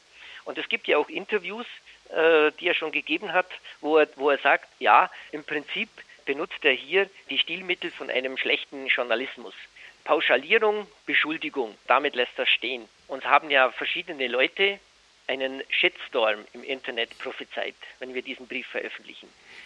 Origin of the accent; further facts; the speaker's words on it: Bavaria, Germany; Ich bin ja aus dem Allgäu